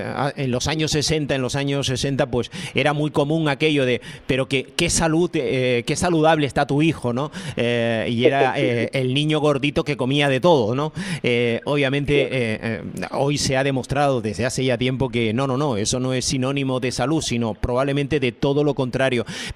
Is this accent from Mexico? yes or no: no; Canary Islands, Spain; No puedo, como buen canario, la papa forma parte de mi ADN